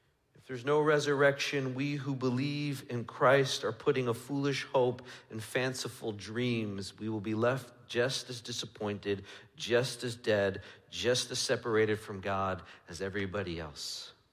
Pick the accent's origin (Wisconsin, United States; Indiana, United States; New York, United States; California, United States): New York, United States; Perhaps you're familiar with an event that occurred in my home state a bunch of years ago. It's called Woodstock.